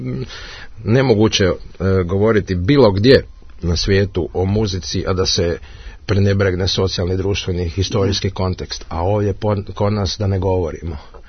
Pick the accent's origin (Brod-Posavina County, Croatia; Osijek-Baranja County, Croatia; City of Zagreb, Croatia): City of Zagreb, Croatia; Zagreb; now in Netherlands; Mene smatraju u Holandiji južnjakom, a mi smo nekako, ja sam iz Zagreba